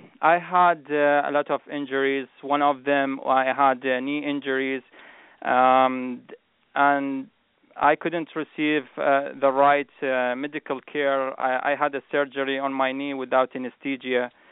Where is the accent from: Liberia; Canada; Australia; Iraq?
Iraq; now in United States; I was born and raised in Iraq, and I always had a dream to join the military.